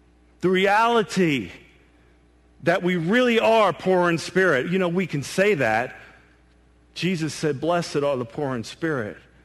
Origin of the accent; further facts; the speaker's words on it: New York, United States; I'm from New York. I'm Hispanic, and I'm not upset or mad.